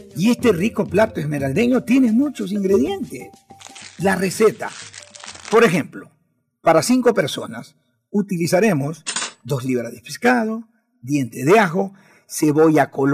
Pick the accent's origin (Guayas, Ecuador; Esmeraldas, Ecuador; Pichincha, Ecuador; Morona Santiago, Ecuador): Guayas, Ecuador; Guayaquil; A los guayaquileños nos gusta el patacón.